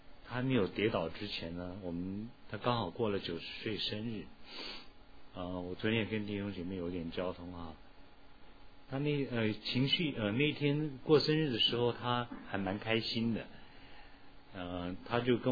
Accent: Taiwan; 那我们到了台湾以后，我记得我很小的时候，我爸爸到了台湾的时候，他已经升上了中校。

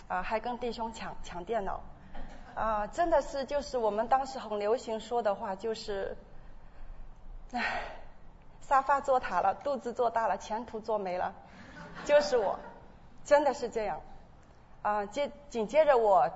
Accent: Zhoushan, Zhejiang, China; moved away as an adult; now in Shanghai, China; 我觉得可能也是因为我们老家，因为我是舟山的老家，所以都是觉得好像

